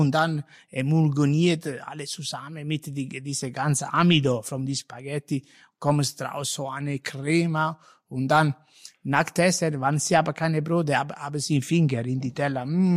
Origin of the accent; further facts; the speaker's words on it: Southern Italy, Italy; Ich bin Italiener aus Süditalien, ja?